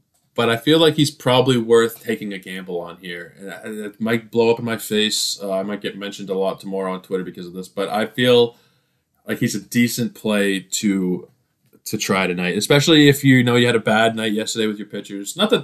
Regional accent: Toronto, Ontario, Canada; Let's go on to my hometown, Toronto Blue Jays

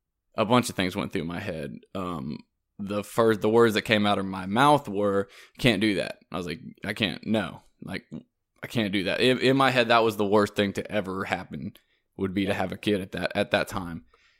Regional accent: South Carolina, United States; so I'm from South Carolina, but I was at, I'd gone to a long-term drug treatment facility in Louisiana.

